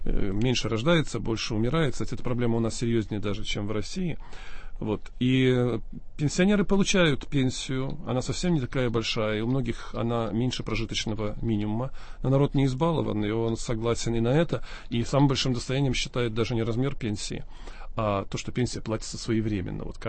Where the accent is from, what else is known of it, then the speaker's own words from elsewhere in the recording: Belarus; у меня будут проблемы из-за того, что я из Западной Беларуси.